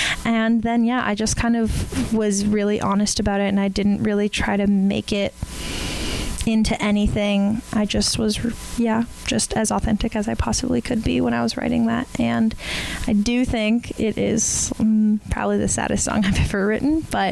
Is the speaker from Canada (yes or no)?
yes; Hamilton, Ontario, Canada; and I'm from Hamilton